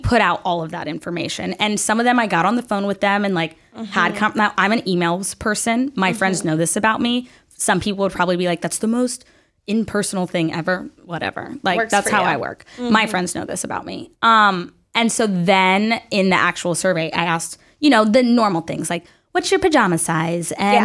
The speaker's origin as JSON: {"language": "English", "region": "the South", "country": "United States", "tie": "born or raised there", "said": "I grew up in the South"}